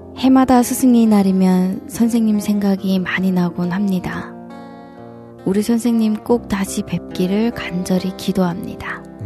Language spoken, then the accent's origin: Korean; Hoeryong, North Hamgyong, North Korea; moved away as an adult; now in South Korea; 저는 함경북도 해령에서 온 45살 … 탈북한 지는 15년 됐습니다. 현재 한국에서는 두 아이를 낳고 잘 살고 있습니다.